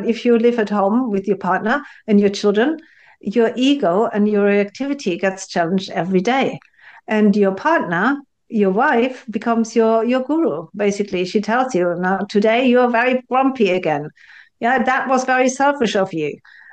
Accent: Germany; now in United Kingdom; let's say I live in the UK, I think the UK is a particularly compassionate country, compared to my home country, which is Germany

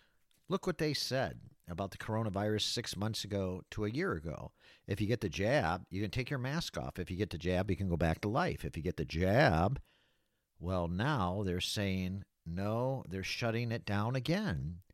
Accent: Battle Creek, Michigan, United States; I have relocated back home to Michigan. This is originally my hometown here in Battle Creek.

